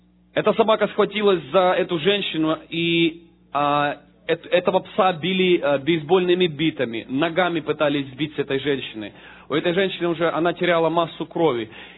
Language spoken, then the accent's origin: Russian; Ukraine; я видел, когда я рос на улице, я рос на Украине на улице, а на улице жесткие законы.